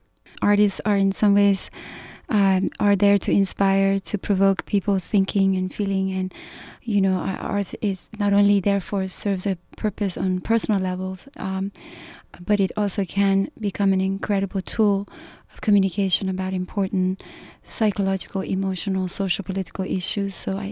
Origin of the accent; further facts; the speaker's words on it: Iran; as I grew up in Iran, my eyes are so used to looking at certain iconographies and decorative motifs.